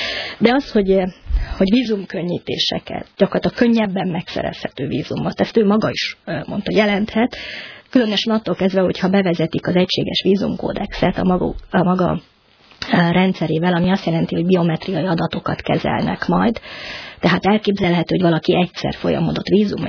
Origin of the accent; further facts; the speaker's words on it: Hungary; Hiszen ilyen sajátos helyzetben, mint amilyen mi magyarok vagyunk éppen emiatt a történelmi és geopolitikai adottságaink miatt, azért nem nagyon van még egy ország.